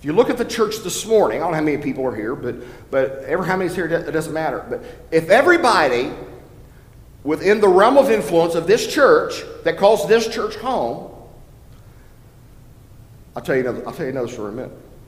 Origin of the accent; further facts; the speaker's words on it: Franklin, United States; I was raised in a black neighborhood over on Pratt Street here in Franklin. I was a brat from Pratt. We were the only white people on the block.